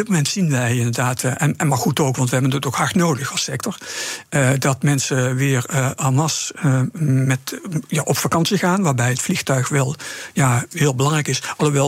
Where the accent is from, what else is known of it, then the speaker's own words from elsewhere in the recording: Netherlands; dat is ook wel onze ervaring, we vergeten snel als Nederlanders.